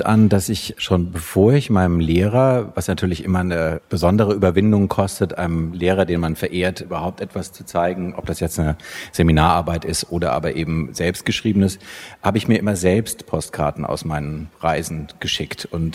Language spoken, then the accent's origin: German; Frankfurt, Hesse, Germany; Ich bin in Frankfurt ganz normal zur Schule gegangen, eine normale Grundschule